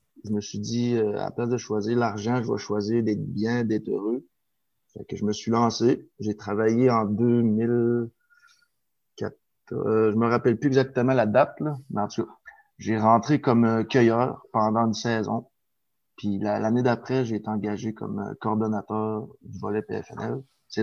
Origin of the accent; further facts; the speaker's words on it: Rivière-Saint-Jean, Quebec, Canada; Je me suis retourné par chez nous, dans mon village natal, à Rivière-Saint-Jean, où c'est situé à 5 minutes du Grenier Boréal, en fait.